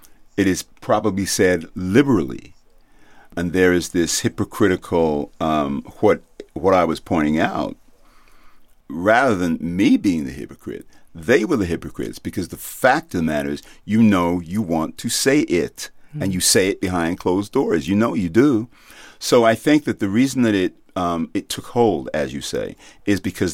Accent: England, United Kingdom; born there; So I was born in England, and my mom was a nurse, and I'm Jamaican.

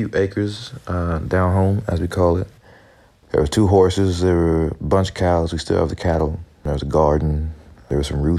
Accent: Texas, United States; also born or lived in California; I was born in California and then moved to Texas very early on, where my maternal and paternal grandparents are

